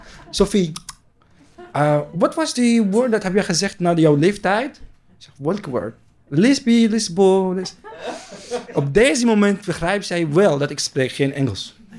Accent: Palestine; Dutch is a second language; now in Netherlands; Ik kom uit Palestina. Ik kom uit in een kleine stad. Daar iedereen kent elkaar. Als je iets doet, iedereen gaat weten.

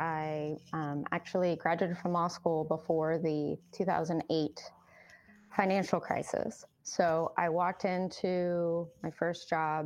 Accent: Mexico; soap operas that took a strong hold in the 80s when I was growing up in Mexico.

